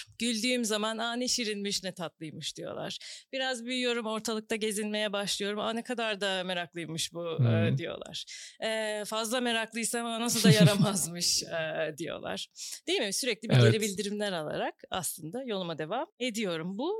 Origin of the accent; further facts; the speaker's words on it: Eskişehir, Turkey; Eskişehirliyim ben. Ailemi görüyorum ve hani kendi doğup büyüdüğüm şehirde böyle bir şeyin de parçası olmak acayip heyecan ve gurur verici.